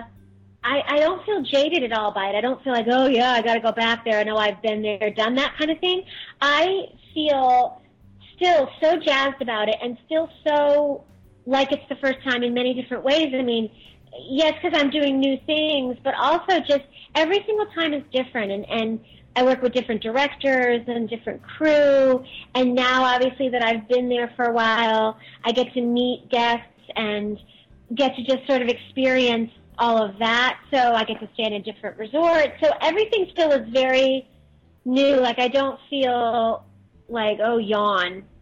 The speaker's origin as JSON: {"language": "English", "region": "New York", "country": "United States", "said": "I'm from New York originally, and I had a trip planned to go see my family."}